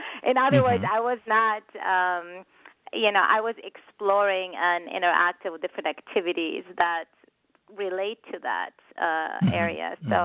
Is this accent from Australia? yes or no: no; Oman; also born or lived in Amman, Jordan; So I am originally, I was born in Amman, Jordan, in the Middle East, and through my childhood, I lived in different countries as an adult as well. So I lived in Oman by Dubai, Sultanate of Oman, for 14 years as I was growing up